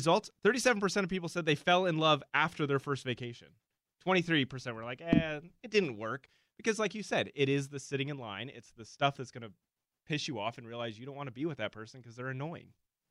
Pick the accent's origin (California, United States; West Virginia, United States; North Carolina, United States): California, United States; Anaheim; And I teamed up with Visit Anaheim, and because I'm from Anaheim